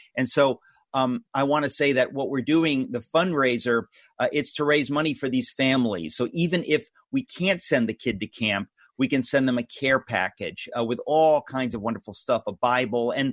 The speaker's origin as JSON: {"language": "English", "town": "New York City", "region": "New York", "country": "United States", "said": "I'm a New Yorker. I live near here. I walked here."}